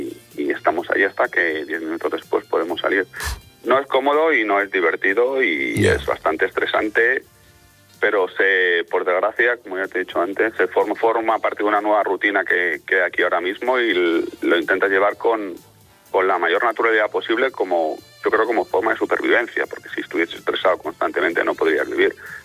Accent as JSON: {"language": "Spanish", "town": "Madrid", "region": "Community of Madrid", "country": "Spain", "tie": "born or raised there", "said": "me crié toda la vida en el barrio de la Concepción, en Madrid, al lado de, entre Arturo Soria y el tanatorio de la M30, a las que soy de Madrid. Ahí me crecí, nací y he vivido allí 34 años viví allí."}